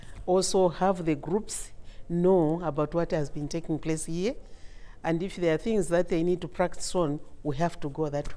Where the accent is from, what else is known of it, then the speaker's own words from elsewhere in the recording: Choma, Southern Province, Zambia; I'm from Zambia, in the southern province area, in the district called Choma. Yes.